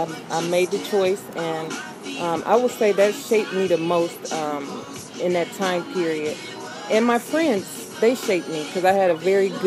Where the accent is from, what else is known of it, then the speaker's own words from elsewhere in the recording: Peoria, Illinois, United States; also born or lived in Chicago; So I was born in Chicago. My family went to Peoria.